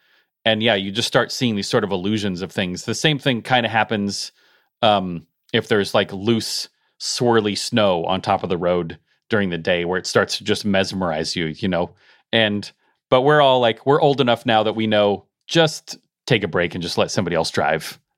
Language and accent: English; Colorado, United States; because I grew up in Colorado but was going to school in Oregon